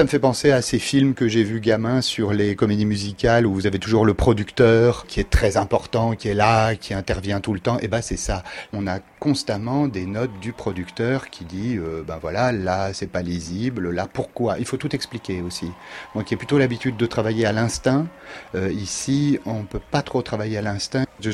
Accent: France; accent: French; avec mon accent français qui a l'air d'avoir un certain charme.

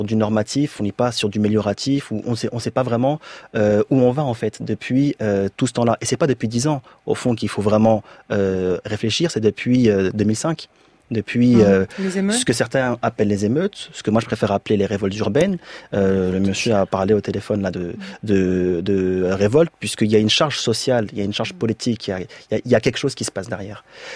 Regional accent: La Courneuve, Île-de-France, France; même si je suis natif de la Courneuve, du 93, etc.

